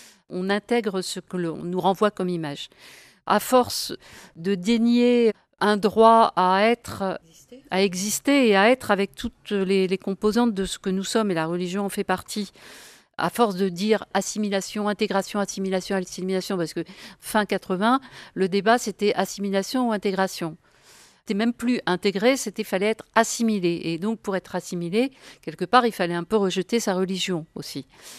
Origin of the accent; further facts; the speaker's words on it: France; Oui, on est français, on a toute notre place là. Et pourtant, on est un petit peu différent. Il y a des choses, bah, par exemple, nos parents, effectivement, ils sont musulmans. Et puis nous, bah, on a été éduqués là, dans cette foi-là.